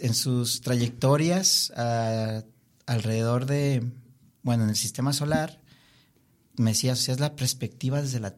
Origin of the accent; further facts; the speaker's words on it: Durango, Mexico; O sea, yo no me imaginaba que naciera aquí en Durango, ¿no?